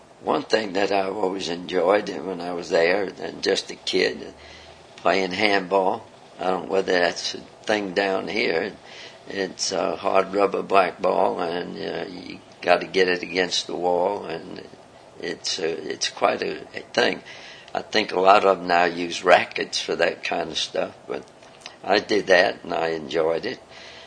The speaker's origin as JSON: {"language": "English", "town": "New York City", "region": "New York", "country": "United States", "tie": "born there", "said": "Well, I was born in New York City, in the heart of New York City. Everything is goes by numbers in my day, and I was born on 161st Street and 3rd Avenue in the Bronx."}